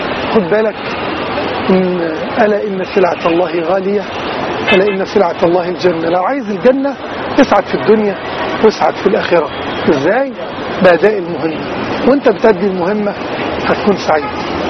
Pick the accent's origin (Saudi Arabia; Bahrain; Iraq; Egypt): Egypt; زي ما كنا رافعينه في ميدان التحرير وبنقول انا مصري